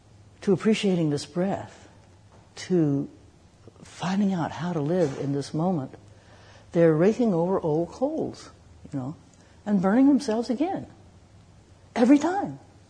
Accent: the South, United States; I come from the South where, you know, there are good families in the South, and, you know, and I wasn't one of them, right?

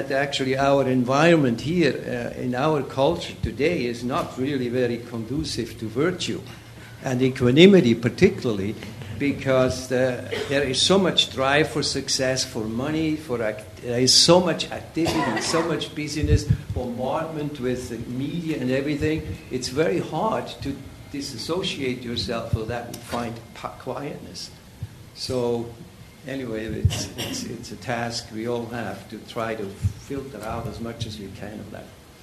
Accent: Switzerland; I grew up in Switzerland, and that's much less the case.

